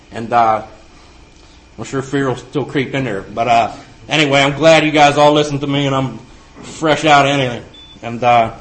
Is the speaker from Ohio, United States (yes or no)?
yes; Steubenville, Ohio, United States; My aunt reached out, gave me a place to live in Catanning, Pennsylvania. I'm from Steubenville.